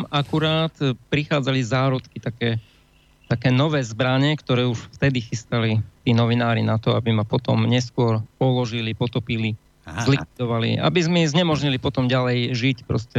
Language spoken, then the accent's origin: Slovak; Banská Bystrica, Banská Bystrica Region, Slovakia; Áno, som Bystričan, ale hľadal som všade možne.